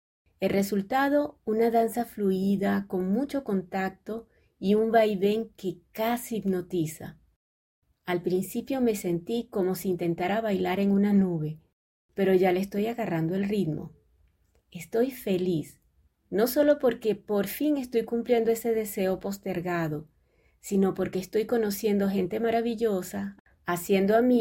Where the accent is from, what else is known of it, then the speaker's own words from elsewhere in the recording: Venezuela; Soy venezolana, y si hay algo que forma parte de nuestra sangre caribeña es el ritmo. En mi país se baila, punto.